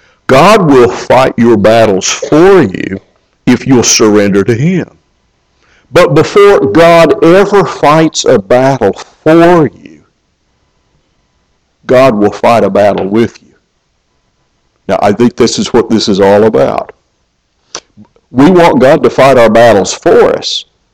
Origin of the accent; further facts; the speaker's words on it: Kentucky, United States; moved away; I moved here from Kentucky, and horses in Kentucky were sometimes bought and sold for millions of dollars.